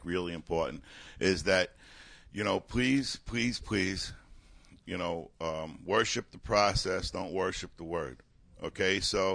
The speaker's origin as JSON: {"language": "English", "region": "New York", "country": "United States", "said": "I'm from New York. You're lucky if a waitress can bring you food in New York."}